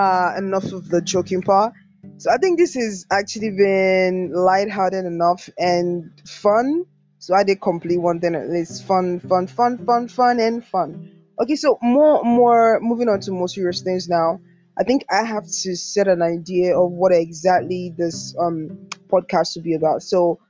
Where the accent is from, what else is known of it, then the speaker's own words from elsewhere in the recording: Nigeria; first language Igbo; English is a second language; I am an Igbo girl, and try as I might, my mother tongue will always, I mean, always forever internally be a part of me.